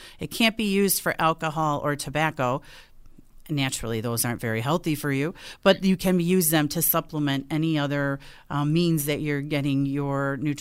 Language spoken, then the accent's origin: English; Buffalo, New York, United States; born or raised there